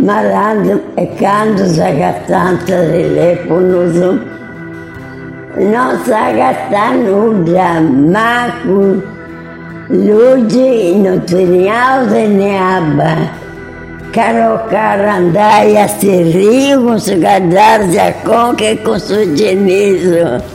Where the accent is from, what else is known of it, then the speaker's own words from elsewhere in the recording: Bari, Apulia, Italy; born there; sono nata a Bari. Sono 1926, su 30 agosto.